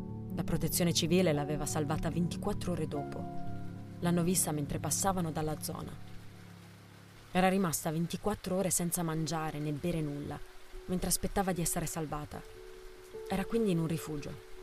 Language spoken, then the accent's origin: Italian; La Plata, Buenos Aires Province, Argentina; now in Bologna, Italy; Vengo dall'Argentina, da una città chiamata La Plata, che è la capitale della provincia di Buenos Aires. Lì vivono circa 800.000 persone